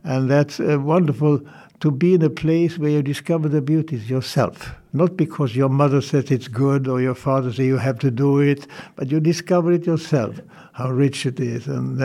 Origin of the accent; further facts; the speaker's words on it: Sweden; English is a second language; in my home country in Sweden.